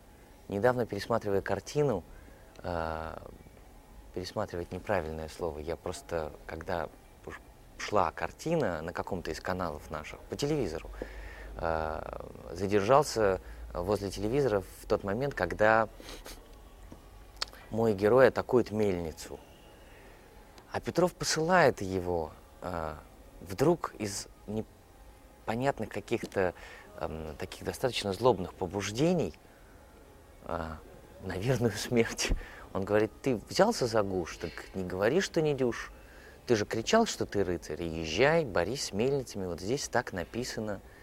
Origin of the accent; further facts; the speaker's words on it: Saint Petersburg, Russia; в моем родном городе, в Питере